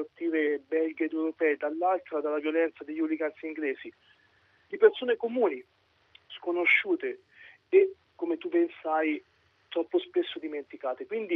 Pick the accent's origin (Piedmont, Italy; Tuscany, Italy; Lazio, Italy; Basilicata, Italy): Tuscany, Italy; Arezzo; io sono di Arezzo e tra Arezzo e Pugliese c'è una rivalità incredibile.